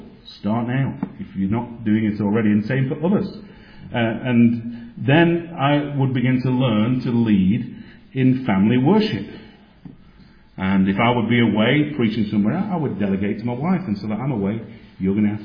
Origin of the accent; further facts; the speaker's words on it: Yorkshire and the Humber, United Kingdom; I'm thinking, as a Yorkshireman, I've never been brought up in solid doctrine